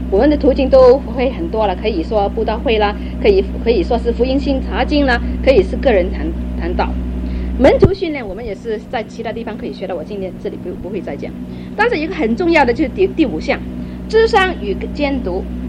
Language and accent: Chinese; Hong Kong; also born or lived in Canada; 那个时候我们都是在香港是念英文学校